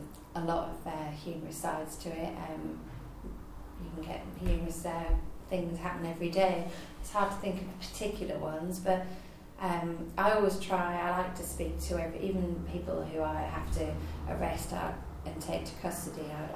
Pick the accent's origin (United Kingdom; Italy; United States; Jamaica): United Kingdom; Norwich, East of England; I grew up in Norwich. My family's in Norwich, not originally, but for a long time. I went to school in Norwich.